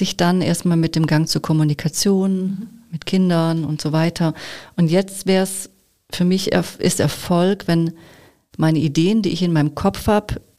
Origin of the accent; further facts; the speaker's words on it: Baden-Württemberg, Germany; ich bin ja eigentlich Schwabe